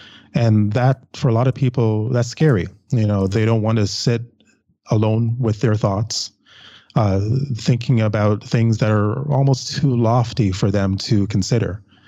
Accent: Jamaica; I'm from Jamaica, by the way.

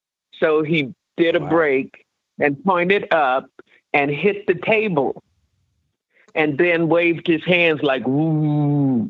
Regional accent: Chicago, Illinois, United States; Rhiney was from Chicago, and I'm from Chicago.

